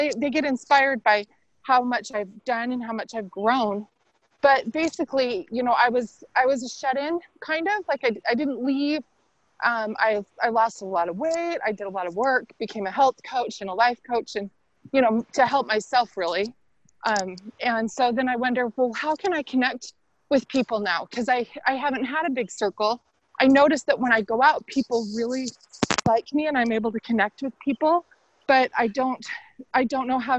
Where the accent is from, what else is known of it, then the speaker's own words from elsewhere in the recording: Missouri, United States; Oh, sorry, I pressed mute. I am from Missouri.